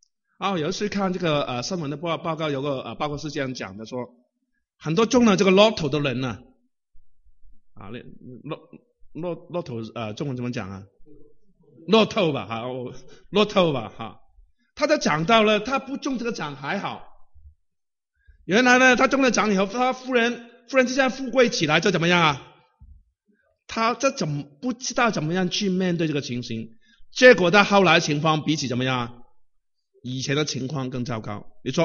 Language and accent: Chinese; Hong Kong; 我们从香港来的，我们面对一个问题是怎么样呢？一九九七的问题啊